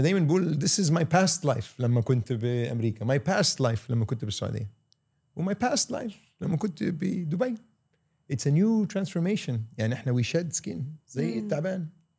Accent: Egypt; moved away as an adult; also born or lived in United States / Bali / Saudi Arabia / Dubai; انا اتولدت في امريكا، وفترة مصر من 10 إلى 20 سنة كانت فترة قوية بزور وأنا فخور بها. وتعلمت أهل، دين، لغة، أخلاق

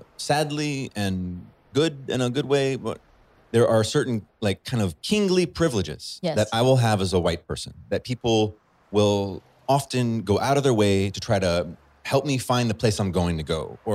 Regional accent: Chad; I grew up in Chad, I speak Arabic.

